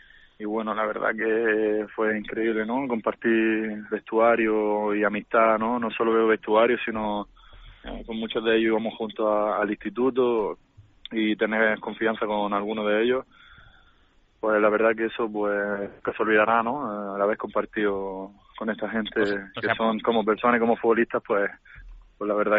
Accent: Spain; now in Slovakia; en la primera división soy el único español

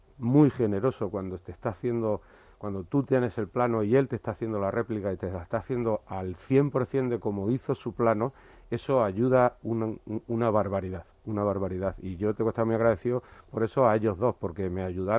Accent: Jaén, Andalusia, Spain; now in Madrid, Spain; yo soy de Jaén

